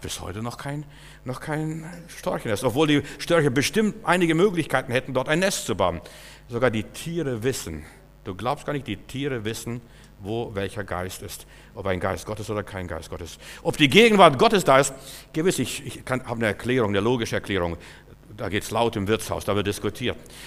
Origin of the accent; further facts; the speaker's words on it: Klaipėda County, Lithuania; Meine Familie, als wir in Litauen waren, wo ich herkomme, meine Familie war so verblüfft. Die Störche bauen überall Neste. Bei uns also war Störchegebiet, also diese Windenburger Ecke, war Störchegebiet.